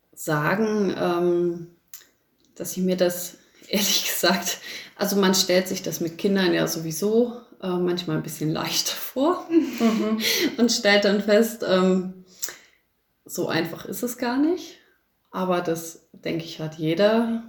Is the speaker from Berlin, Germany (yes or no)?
no; Schleswig-Holstein, Germany; now in Allgäu, Germany; Ich komme nicht von hier, ich komme aus dem Speckgürtel Hamburgs, okay. Aus dem südlichen Zipfel Schleswig-Holsteins und bin der Liebe wegen hierher gezogen, vor jetzt 13 Jahren.